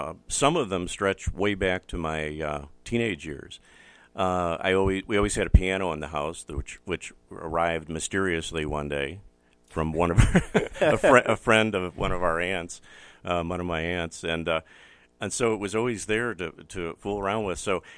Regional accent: Cleveland, Ohio, United States; I grew up in Ohio, Cleveland. And, of course, that's the rock and roll capital of the U.S., right?

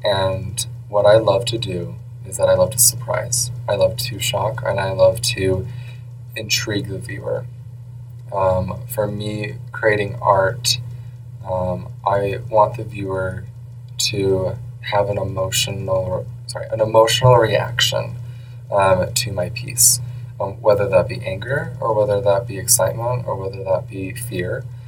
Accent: Minnesota, United States; Even though I grew up in Minnesota, I still grew up LDS.

